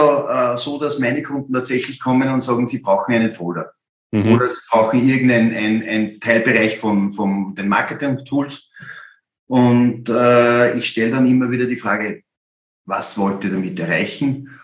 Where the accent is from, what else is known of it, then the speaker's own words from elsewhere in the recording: Upper Austria, Austria; als Oberösterreicher habe ich viel mehr Freude, wenn ich nur mit Oberösterreichern arbeite.